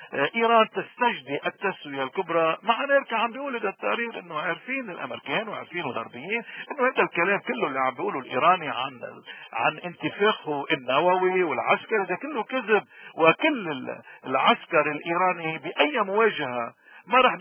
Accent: Lebanon; نحنا كلبنانيين لو فعلا عنا وجود بالخارج كنا نضغط على الفاتيكان

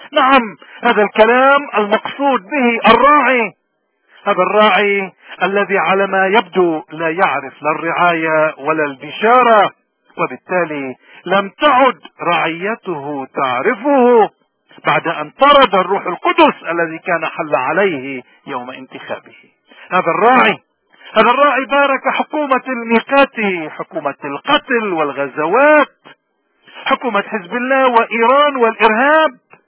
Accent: Lebanon; تصوروا يريدنا كلبنانيين أن ننتظر أعمال حزب الله

